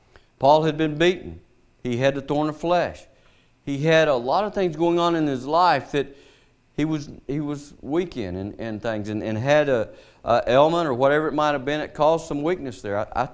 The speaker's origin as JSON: {"language": "English", "country": "United States", "tie": "born there", "said": "I was born in America, so we're blessed to be a free nation and things."}